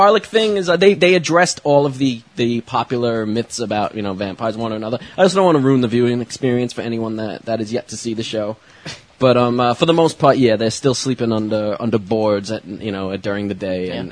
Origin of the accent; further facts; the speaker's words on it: Brooklyn, New York, United States; In my dream, I was sitting in my old apartment that I grew up in Brooklyn